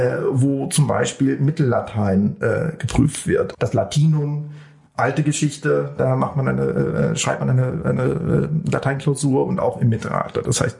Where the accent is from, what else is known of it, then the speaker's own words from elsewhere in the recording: California, United States; also ich gebe denen so ein Bild von meinem Haus, in meiner Kindheit in Kalifornien.